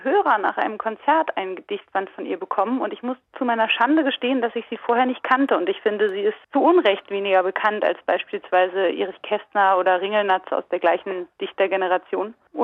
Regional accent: Berlin, Germany; Ich bin 79 geboren, ich war 11 Jahre alt, als die Wiedervereinigung passiert ist. Und ich habe aber als Westdeutsche, als Westberlinerin, obwohl ich ja Berlin wirklich noch sehr nah ist, habe ich kaum was mitbekommen von dieser Veränderung.

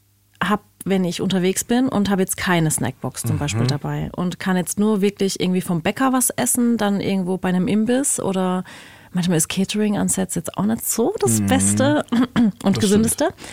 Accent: Waghäusel, Baden-Württemberg, Germany; fahren wir durch Waghäusel, dann zeige ich dir einfach, wo ich aufgewachsen bin.

